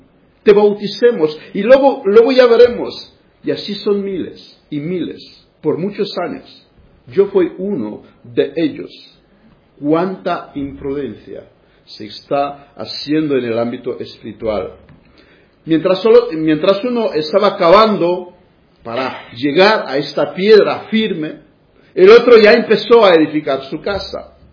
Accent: Romania; Spanish is a second language; esto he visto este verano, en las vacaciones que tuve en mi país. Estuve en una noche de evangelismo en una ciudad grande. Se reunieron muchísimos cristianos, mucha gente. Han habido un evangelismo al aire libre. Vino un predicador famoso también en Rumanía.

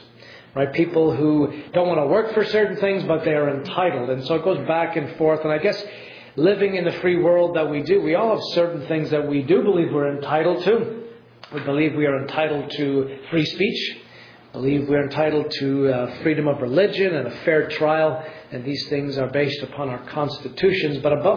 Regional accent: Canada; I'm a Canadian

